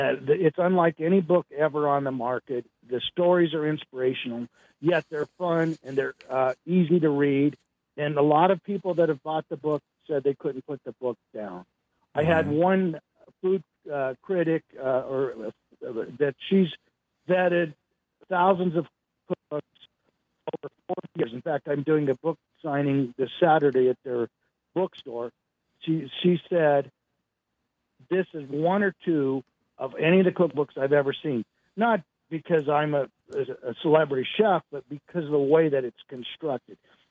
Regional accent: Florence, Colorado, United States; Florence, Colorado. And everybody laughs, but at one point in time, Southern Colorado, which includes Florence, Canyon City, and Pueblo, had more Italians per capita than anywhere in the United States.

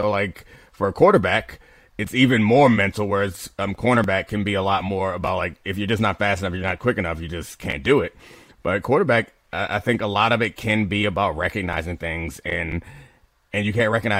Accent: Baltimore, Maryland, United States; I'm from Baltimore.

